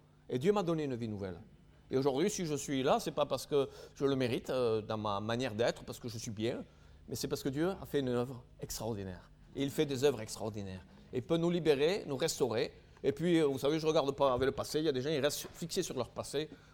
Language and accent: French; Albi, Occitanie, France; je repartais le week-end sur Albi, parce que je suis issu d'Albi au départ